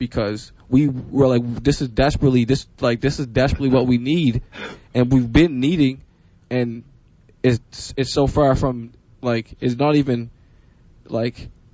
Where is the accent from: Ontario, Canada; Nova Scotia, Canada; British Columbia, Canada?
Nova Scotia, Canada; East Preston; I'm African Nova Scotian, I'm from East Preston, it's an African Nova Scotian community, 300 years old, just outside Halifax.